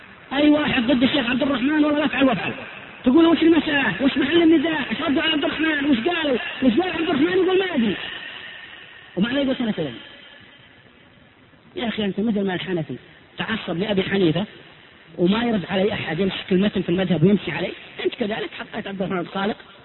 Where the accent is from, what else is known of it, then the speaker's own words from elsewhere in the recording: Saudi Arabia; قبل من عندنا بالسعودية